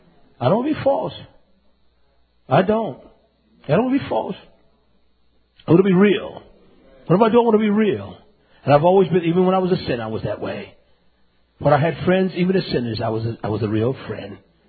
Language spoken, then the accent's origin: English; North Carolina, United States; He liked me because I was from North Carolina.